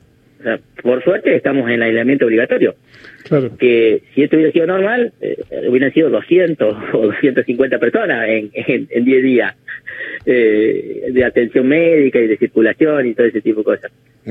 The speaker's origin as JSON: {"language": "Spanish", "town": "San Francisco", "region": "Córdoba", "country": "Argentina", "said": "Sí, yo soy de acá. Mira, soy de acá, San Francisco."}